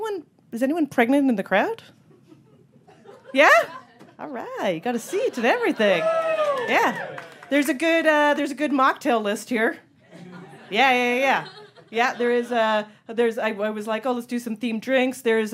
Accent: Canada; now in United States; And I stand before you, too, as a Canadian who does not have citizenship yet. I am just on a green card.

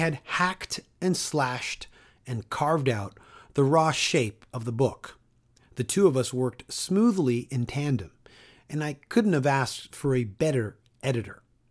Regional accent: Toronto, Ontario, Canada; Only 3 were from my hometown of Toronto.

